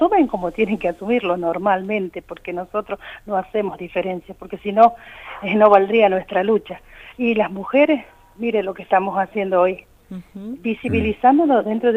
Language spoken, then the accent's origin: Spanish; Argentina; somos argentinos, somos de etnia romaní, pero somos ciudadanos argentinos.